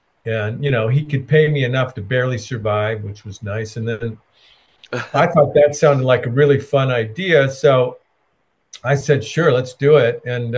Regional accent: Escondido, California, United States; Mark and I grew up together in Escondido, a little town out here, Southern California

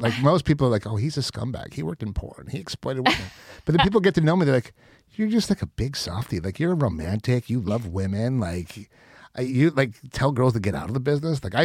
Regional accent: Cleveland, Ohio, United States; But we're both from Cleveland, so like we have like this Midwestern common sense thing

